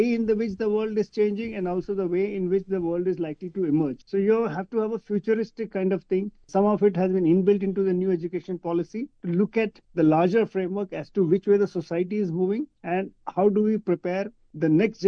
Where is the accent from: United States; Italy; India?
India; English is a second language; And India has, even from ancient times, we are known from the Gurukul kind of system of study